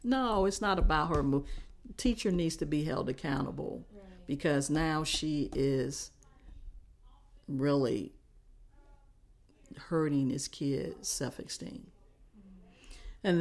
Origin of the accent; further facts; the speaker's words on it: Chapel Hill, North Carolina, United States; But also growing up in Pine Nose, we had what we call the Green Center or the Pine Nose Center, which was 8 years of my life was right across the street from me.